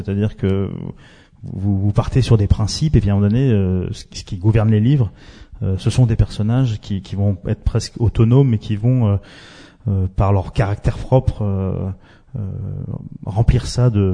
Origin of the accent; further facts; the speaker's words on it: Île-de-France, France; là où j'ai grandi, en banlieue parisienne, et où il y a la forêt de Sénart